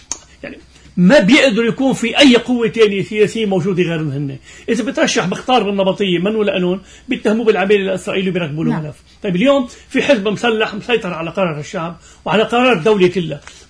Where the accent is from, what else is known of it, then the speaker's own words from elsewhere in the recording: South Governorate, Lebanon; أنا خير من الجنوب وبعرف ابن الجنوب كيف بفكر